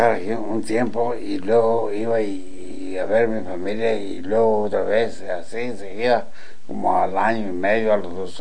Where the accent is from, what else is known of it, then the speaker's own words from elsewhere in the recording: Guerrero, Mexico; Pertenezco a Cuxamala de Pinzón, Guerrero.